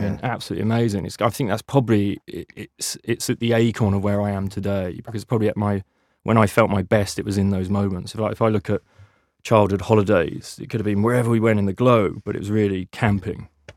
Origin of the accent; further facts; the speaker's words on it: Langley, South East England, United Kingdom; also born or lived in Reading / Newbury; From Langley, so Berkshire, so just outside, you know, Slough, Windsor, that kind of area.